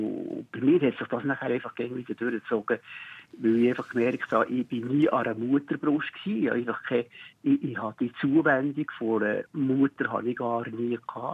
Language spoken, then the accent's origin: German; Merligen, Bern, Switzerland; Und Ich bin dann eben in Merlingen aufgewachsen, in Merlingen in die Schule.